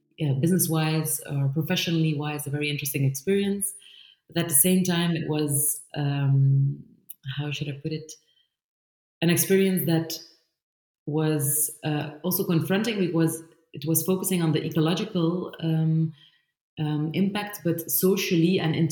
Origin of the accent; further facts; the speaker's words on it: Belgium; because I was born and raised in Belgium. I actually always felt Belgian, and I was really never feeling different.